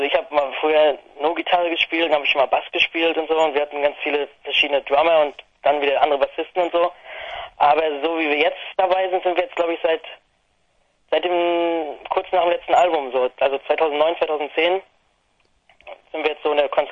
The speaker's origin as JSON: {"language": "German", "region": "Mecklenburg-Vorpommern", "country": "Germany", "said": "Ursprünglich kommen wir aus der Ecke so Wismar, Rostock, also MacPom."}